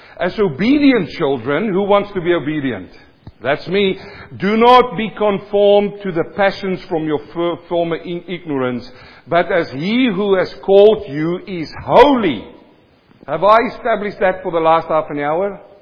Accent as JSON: {"language": "English", "country": "South Africa", "second_language": "English", "said": "When I came from South Africa, I couldn't speak English for the life of me."}